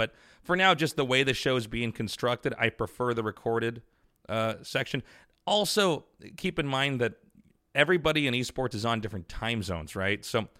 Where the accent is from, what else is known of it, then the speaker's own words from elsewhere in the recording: Kansas City, Missouri, United States; For instance, I grew up in Kansas City. I spent most of my life, my young life, in Kansas City.